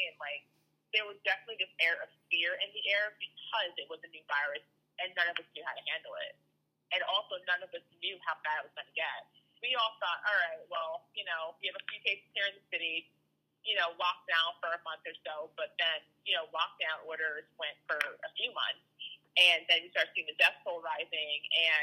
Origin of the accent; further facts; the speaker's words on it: New York, United States; Now, granted, I'm a New Yorker, so my family's all here